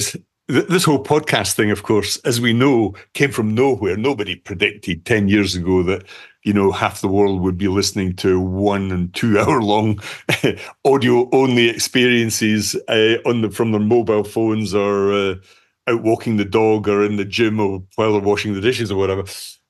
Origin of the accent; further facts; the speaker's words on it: Scotland, United Kingdom; because they hear my voice, they hear that I'm Scottish